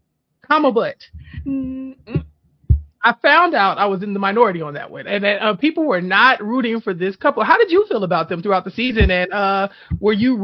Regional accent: Houston, Texas, United States; I'm from Houston, and so I'm like, do I know Serena, who are your people?

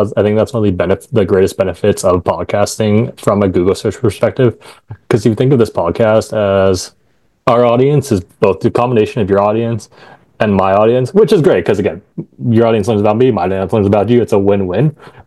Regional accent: Philippines; I'm Filipino

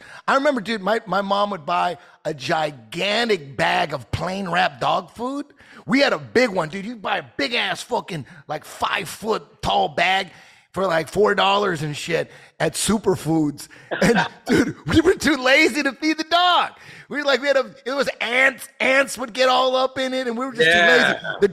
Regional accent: Santa Ana, California, United States; I grew up in Santa Ana off Bristol and 6th Street.

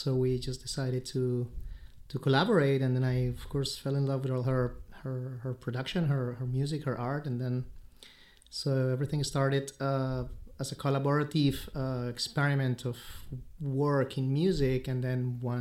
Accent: Bogota, Bogotá, Colombia; moved away as an adult; now in New York City, United States; I am originally from Bogota, Colombia, down in South America. I came to study in New York City 20 years ago, and then I just decided to stay

